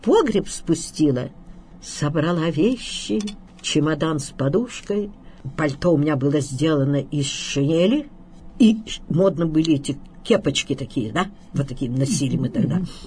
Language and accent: Russian; Chelyabinsk, Chelyabinsk Oblast, Russia; Я говорю, из Челябинска. Господи, я была маленькая. Он говорит, ой, даже сколько вам лет? Я говорю, 18 исполнилось.